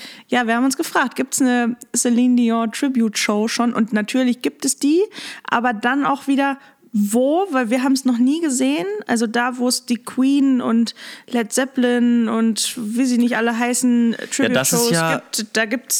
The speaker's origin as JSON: {"language": "German", "region": "Hamburg", "country": "Germany", "said": "wir kommen aus Hamburg."}